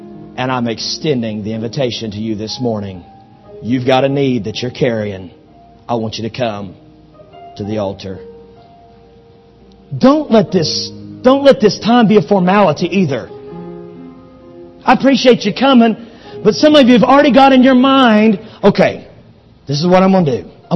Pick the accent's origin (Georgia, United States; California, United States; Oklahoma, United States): Oklahoma, United States; You forgive me, I'm from Oklahoma.